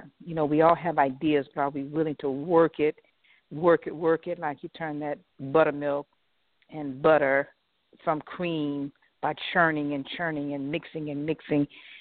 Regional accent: West Palm Beach, Florida, United States; when I decided to bid a project in my hometown of West Palm Beach, Florida

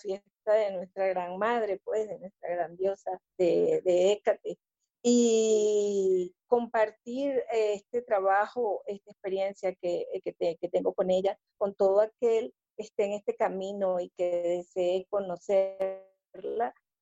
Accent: Venezuela

